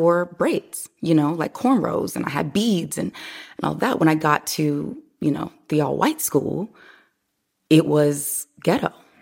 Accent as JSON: {"language": "English", "town": "Omaha", "region": "Nebraska", "country": "United States", "tie": "born or raised there", "said": "So I grew up, I'm originally from Omaha, Nebraska. The north side of Omaha is all Black."}